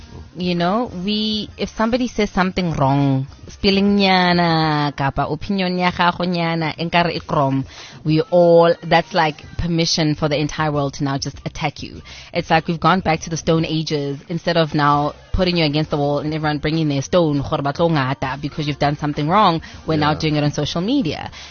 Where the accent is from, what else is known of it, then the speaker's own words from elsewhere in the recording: South Africa; We're getting to the point where you as a South African person, you can't even start your own agriculture, anything, or manufacturing, nothing